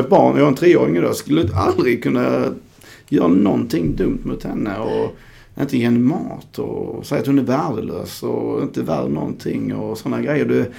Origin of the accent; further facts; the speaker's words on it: Skåne, Sweden; I Skansta, Hässleholm, jag är uppvuxen i Skåne då.